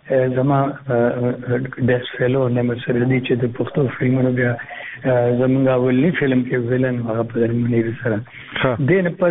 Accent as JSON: {"language": "Pashto", "town": "Peshawar", "region": "Khyber Pakhtunkhwa", "country": "Pakistan", "tie": "born or raised there", "said": "زه جی خاص د پېښور یم."}